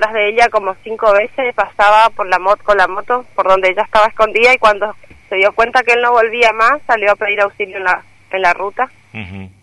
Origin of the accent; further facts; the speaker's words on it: Puerto Iguazú, Misiones, Argentina; Somos de Iguazú.